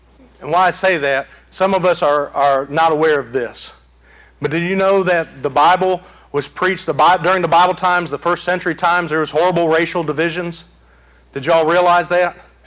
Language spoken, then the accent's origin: English; Detroit, Michigan, United States; I grew up in Detroit in a predominantly Mexican part of town.